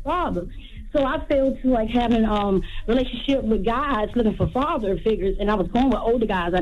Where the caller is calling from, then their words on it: Hampton, Virginia, United States; I'm from Hampton, Virginia.